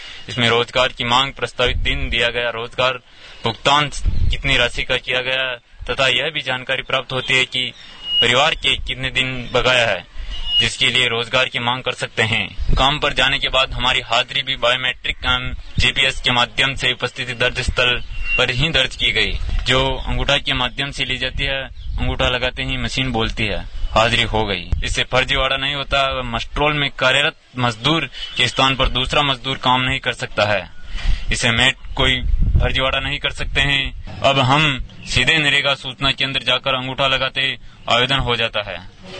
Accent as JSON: {"language": "Hindi", "town": "Sona", "country": "India", "said": "गाँव सोना का निवासी हूँ।"}